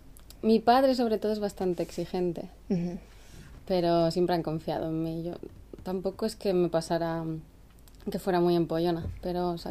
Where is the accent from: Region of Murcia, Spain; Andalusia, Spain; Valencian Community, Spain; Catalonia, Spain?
Catalonia, Spain; Barcelona; yo nací en Barcelona y no sé.